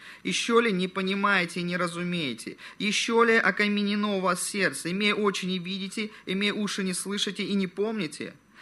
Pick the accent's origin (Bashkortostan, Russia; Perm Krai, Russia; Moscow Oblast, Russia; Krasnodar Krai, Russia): Krasnodar Krai, Russia; Krasnodar; хотя я родился, вырос, учился в Краснодаре